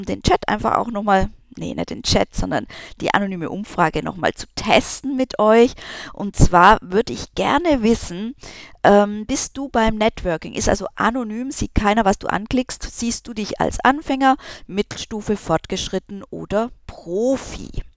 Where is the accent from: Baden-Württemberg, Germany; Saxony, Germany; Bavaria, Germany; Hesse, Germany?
Hesse, Germany; Darmstadt; Ich bin aus Darmstadt, also ich bin in Darmstadt momentan in meinem kleinen Appartement.